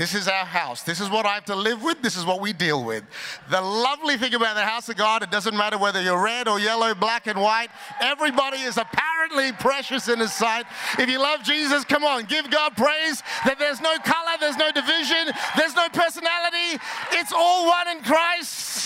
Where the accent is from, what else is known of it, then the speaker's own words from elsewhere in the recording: Australia; I'm Aussie on the inside, but Asian on the outside.